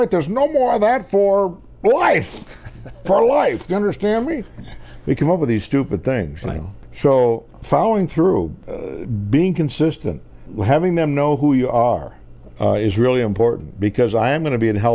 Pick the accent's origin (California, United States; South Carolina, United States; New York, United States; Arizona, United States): New York, United States; When we grew up in New York State, and we used to play sandlot everything, football, hockey in the street, baseball in the summertime